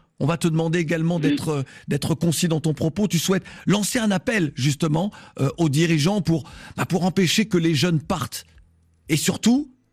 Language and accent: French; Antilles, France; Chez moi aux Antilles, on dit grand moun bara honte.